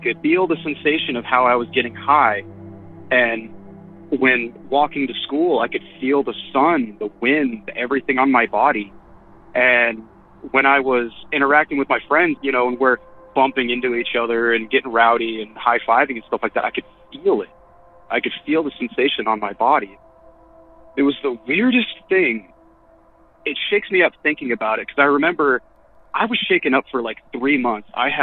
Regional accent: Colorado, United States; Hey, Derek. … I'm from Colorado.

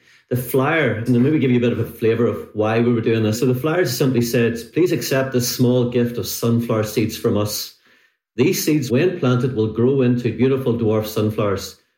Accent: Rathfrieland, Northern Ireland, United Kingdom; I'm married to Jennifer and 2 children, Niamh and Sam. I'm originally from Hilltown, Rathfrieland area. My home congregation's First Rathfrieland

